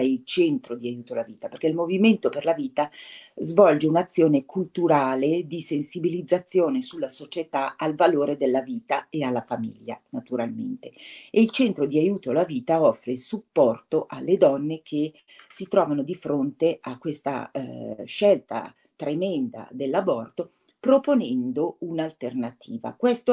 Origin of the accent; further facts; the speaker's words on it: Varese, Lombardy, Italy; noi principalmente quando siamo partiti pensavamo a Varese, perché noi siamo di Varese.